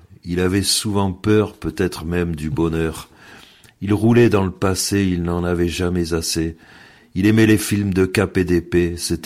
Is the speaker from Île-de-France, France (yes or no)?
yes; Paris, Île-de-France, France; born there; now in Oraison, France; À Paris, dans le 14e, dans Ferrochereau, donc.